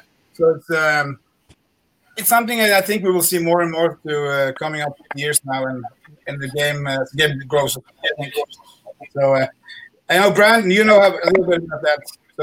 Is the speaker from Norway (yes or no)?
yes; Norway; English is a second language; We're from Scandinavia, Norway. This is where the Vikings come from.